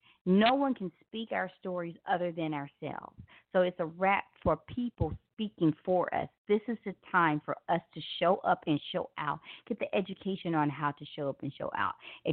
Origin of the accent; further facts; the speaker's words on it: Memphis, Tennessee, United States; because I am from Memphis.